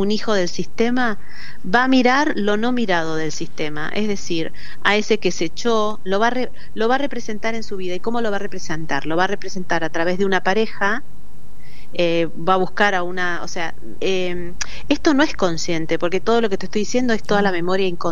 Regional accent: Argentina; Nuestro cada día sería diferente como argentinos.

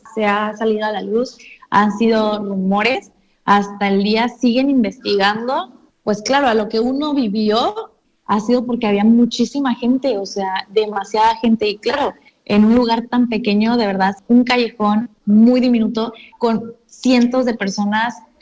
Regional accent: Mexico; yo soy de México

